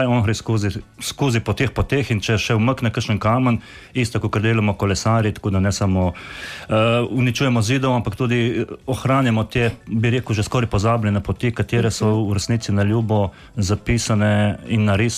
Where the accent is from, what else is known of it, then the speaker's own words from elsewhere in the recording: Dutovlje, Coastal–Karst, Slovenia; Jaz prihajam iz Dutul, niso Dutovlje, ampak so prav Dutule.